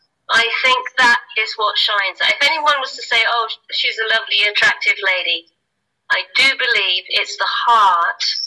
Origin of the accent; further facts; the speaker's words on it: Newbury, South East England, United Kingdom; I'm coming from Newbury, I've never met a gay person.